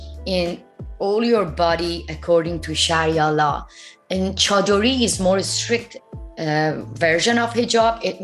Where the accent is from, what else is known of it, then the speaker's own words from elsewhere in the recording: Iran; I'm from Iran.